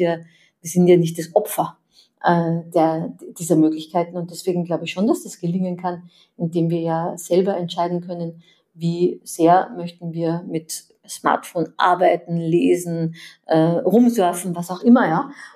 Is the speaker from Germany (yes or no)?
no; Austria; ich bin ja da im Salzkammergut am See groß geworden